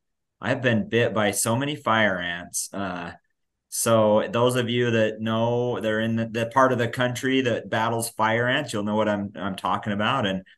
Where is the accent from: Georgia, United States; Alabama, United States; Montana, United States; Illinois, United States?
Georgia, United States; now in Dallas, United States; it's been a really hot, humid summer here in Dallas, and I'm not from the South or from the Texas, you know, South humid, hot area. I grew up in a little bit north up near where Savannah is.